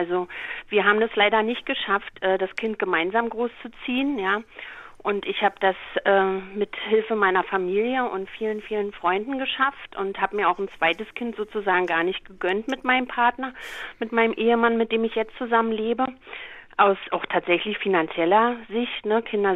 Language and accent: German; East Germany, Germany; Also ich bin 46 Jahre oder werde es und ich bin in der DDR groß geworden, also dort sozusagen 16 Jahre sozialisiert.